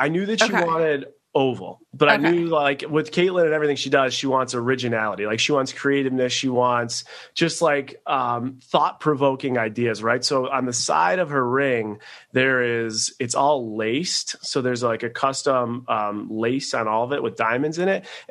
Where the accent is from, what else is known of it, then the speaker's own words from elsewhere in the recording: Buffalo, New York, United States; Well, I grew up in Buffalo, right? So I could throw a football and I would be into Ontario.